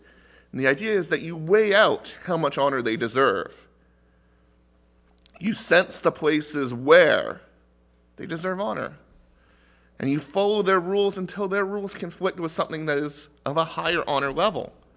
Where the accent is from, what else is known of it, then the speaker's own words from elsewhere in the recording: Canada; also born or lived in United States; Well, I need to worry about Canada because I'm Canadian. I need to worry about the States because I'm American